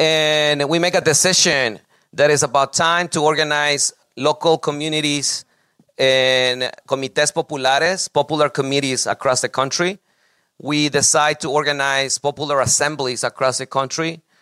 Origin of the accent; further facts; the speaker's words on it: Ecuador; now in United States; When I came to this country from Ecuador with my parents, I realized that it was supposed to be for a better life.